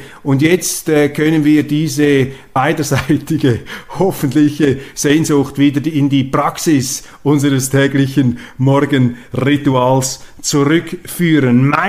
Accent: Zurich, Switzerland; Und als Zürcher beneide ich die Luzerner.

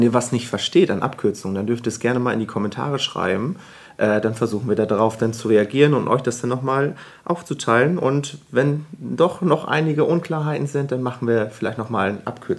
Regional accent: Filsum, Lower Saxony, Germany; ich komme ja aus der Landjugend aus Ostfriesland. Genauer sozusagen bin ich in der Landjugend Filsum groß geworden

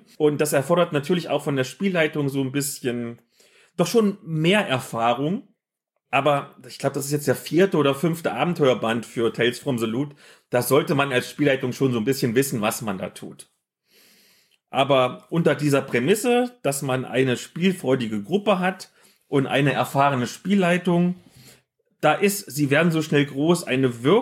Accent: Saxony-Anhalt, Germany; Also Bitterfeld ist ja nicht weit weg von wo ich aufgewachsen bin. Ich war auch viel in der Gegend.

